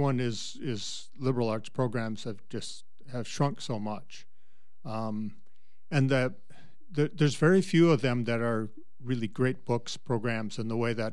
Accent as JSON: {"language": "English", "town": "Frazee", "region": "Minnesota", "country": "United States", "tie": "born or raised there", "said": "Well, at 18, I was graduating from Frazee High School, Frazee, Minnesota. It's up near Detroit Lakes on the road to Fargo."}